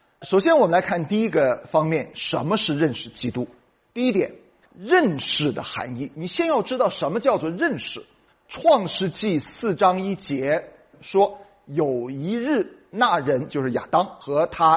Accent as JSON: {"language": "Chinese", "country": "China", "said": "它完全不是指着我们中国人所以为的那种头脑的知道"}